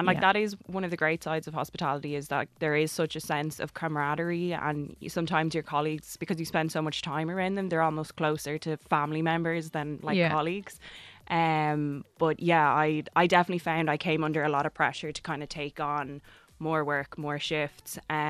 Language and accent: English; Kildare, Leinster, Ireland; Yeah, I'm from Kildare originally, just outside Kildare.